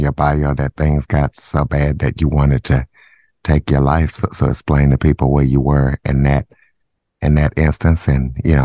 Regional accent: Derrida, Louisiana, United States; I'm from Derrida, Louisiana.

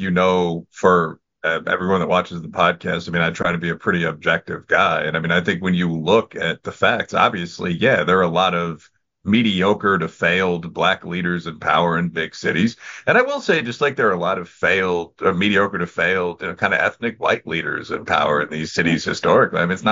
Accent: Chicago, Illinois, United States; I mean, when you look at some of these areas, like, I mean, I'm from Chicago.

